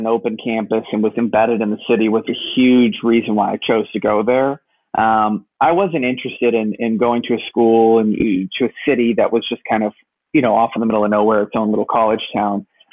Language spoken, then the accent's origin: English; Los Angeles, California, United States; I had my friends and my family, and that was my base. And, you know, I grew up in the Valley.